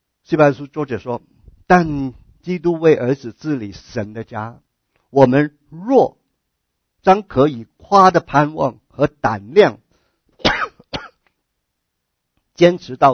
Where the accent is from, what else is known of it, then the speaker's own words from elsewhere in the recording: China; 但是我们从历史里面知道，我们中国人抗日的苦难的日子。